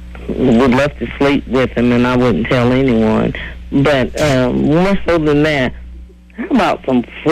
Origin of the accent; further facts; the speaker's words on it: North Carolina, United States; You know, I'm from North Carolina, and I love my Panthers.